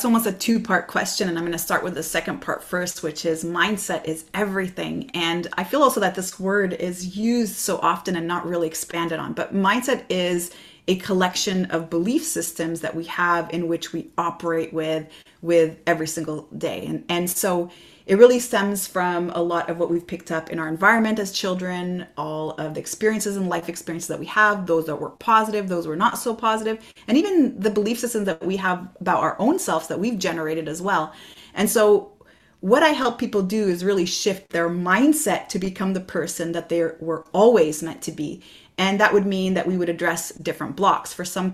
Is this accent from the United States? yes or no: no; Montreal, Quebec, Canada; So I'm from Montreal, Quebec, Canada